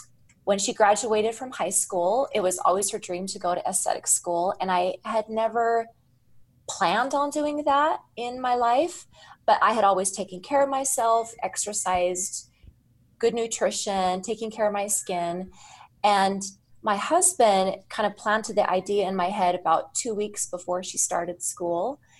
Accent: Rexburg, Idaho, United States; I was born and raised in Rexburg, Idaho, and I moved away for 10 years, but we've been here ever since.

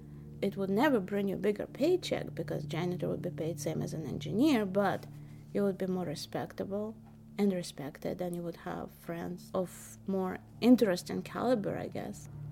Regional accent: Moscow, Russia; Well, I grew up in Moscow, Russia, so that's where I was living.

